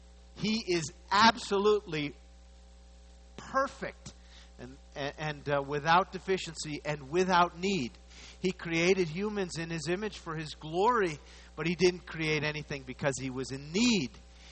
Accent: United States; born there; That I was born in the United States is a sovereign thing of God that was determined by God's plan.

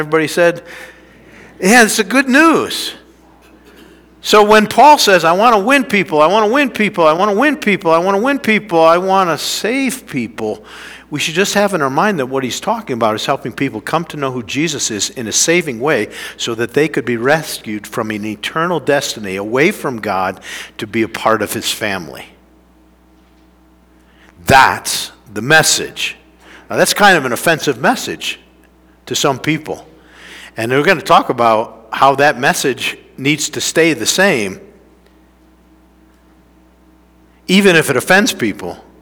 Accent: United States; I'm an American.

